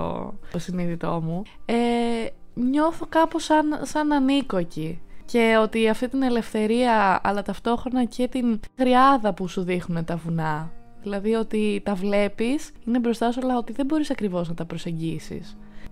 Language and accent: Greek; Kavala, Eastern Macedonia and Thrace, Greece; Εγώ είμαι από Καβάλα.